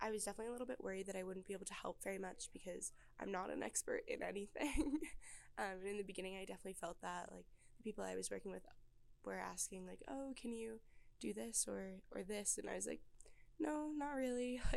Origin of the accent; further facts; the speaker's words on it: East Coast, United States; So even where I'm from, like I'm from the East Coast, New York, New Jersey area, that would be awesome to see that.